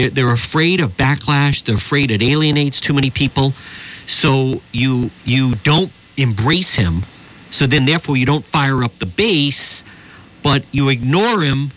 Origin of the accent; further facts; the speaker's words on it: Cranston, Rhode Island, United States; because I grew up in Cranston, I know a number of people that live in that area